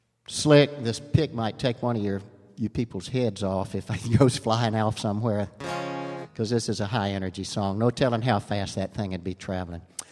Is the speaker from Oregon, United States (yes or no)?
no; Gainesville, Florida, United States; a famous Western outlaw that came to Gainesville, my hometown, under an assumed name.